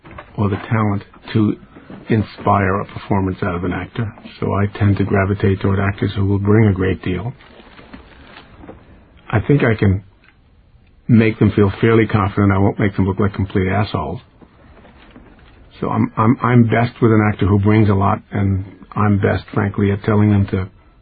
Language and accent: English; New York City, New York, United States; Now, again, I'm a Jewish guy. I grew up in New York City as an art student, and most, if not all, art students spend time in churches drawing, sketching.